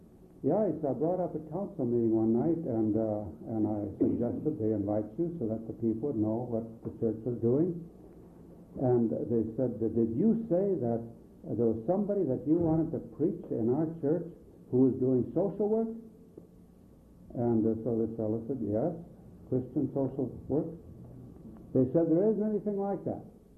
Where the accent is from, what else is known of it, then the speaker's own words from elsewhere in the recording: California, United States; And we're from the San Francisco Bay Area.